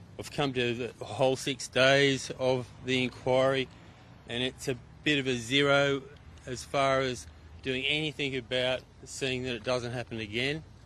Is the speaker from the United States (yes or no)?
no; Mount Tomah, New South Wales, Australia; I'm from Barambing, Mount Tomar, an area where the Mount Wilson backburn turned into a major fire that wiped out over 200 houses and structures.